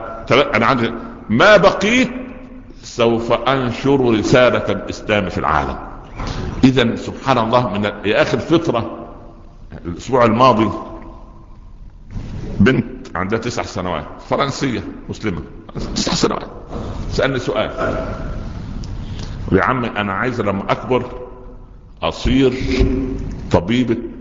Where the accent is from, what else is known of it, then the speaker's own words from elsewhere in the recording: Upper Egypt, Egypt; قلت في قريتنا الصغيرة في الصعيد.